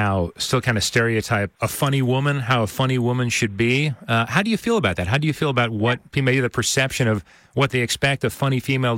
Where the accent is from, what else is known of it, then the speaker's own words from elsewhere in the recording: Phoenix, Arizona, United States; I'm glad you mentioned your dad because I grew up in Phoenix myself.